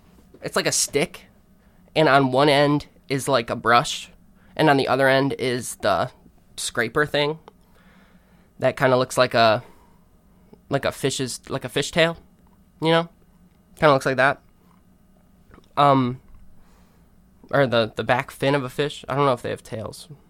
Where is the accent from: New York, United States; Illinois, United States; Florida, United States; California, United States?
Illinois, United States; Chicago; But I mean, I grew up in Chicago, and we get some harsh winters out there.